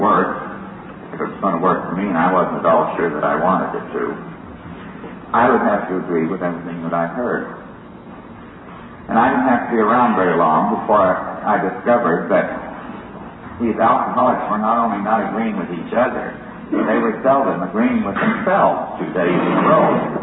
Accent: United States; I am an American alcoholic.

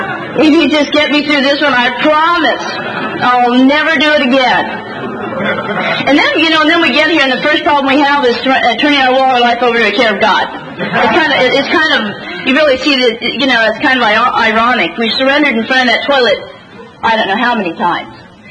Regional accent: San Jose, California, United States; born there; To give you a little background of where I came from, I was born in San Jose, California

